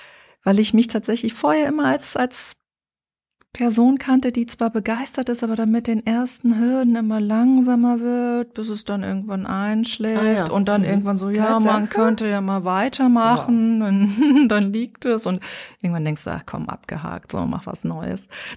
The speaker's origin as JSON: {"language": "German", "region": "East Germany", "country": "Germany", "tie": "born or raised there", "said": "Und ich bin in der DDR groß geworden."}